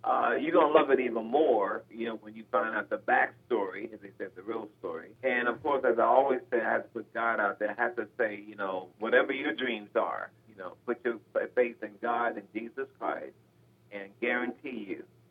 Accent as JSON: {"language": "English", "town": "Gary", "region": "Indiana", "country": "United States", "said": "So, you know, I'm from Gary, Indiana"}